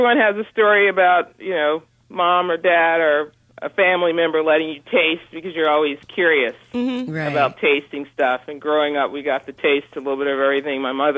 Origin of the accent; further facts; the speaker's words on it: the South, United States; I grew up in the South. A lot of culinary and people in our families from the South all over.